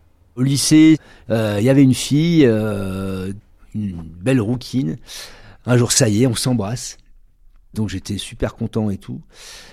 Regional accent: Bordeaux, Nouvelle-Aquitaine, France; je suis originaire de Bordeaux

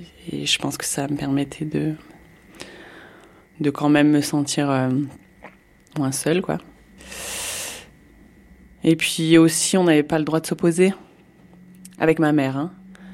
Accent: Provence-Alpes-Côte d'Azur, France; je vis en Isère. J'ai 45 ans. J'ai grandi dans les Hautes-Alpes, dans un milieu montagnard.

